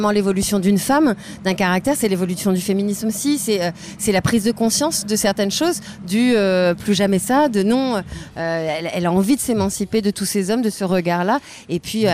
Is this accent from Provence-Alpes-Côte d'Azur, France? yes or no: no; Paris, Île-de-France, France; born there; moi je suis parisienne de naissance, une vraie, et j'ai découvert cette presqu'île il y a maintenant peut-être 15 ou 20 ans